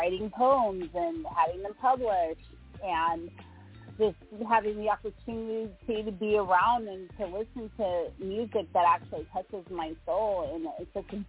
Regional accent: Phoenix, Arizona, United States; also born or lived in Southern California; I grew up in Phoenix, Arizona, and in Southern California, so I just fell in love with West Coast and East Coast hip hop.

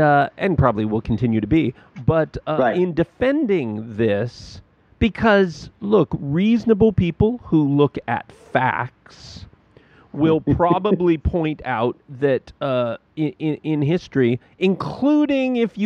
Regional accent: United States; look, I'm American. It can be whatever ocean I say it is.

